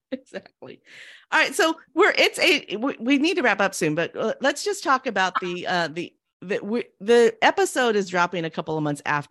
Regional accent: Salinas, California, United States; I'm from Salinas. Salinas is a different, back in the day, Salinas is a different environment. It was bordered Fort Ord, which is an army base.

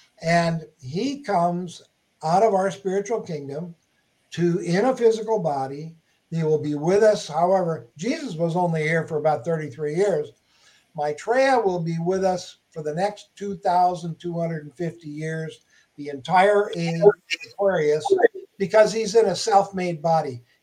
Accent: Minnesota, United States; now in Southern California, United States; I grew up in Minnesota, shoveling snow and scraping ice off the windshield of cars, just like everybody else.

